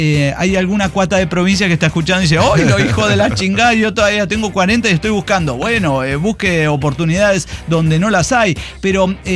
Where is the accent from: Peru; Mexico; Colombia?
Mexico; Cárdenas, San Luis Potosí; also born or lived in Río Verde; les cuento que yo nací en Río Verde, pero crecí en Cárdenas, un municipio aún más pequeño de San Luis Potosí.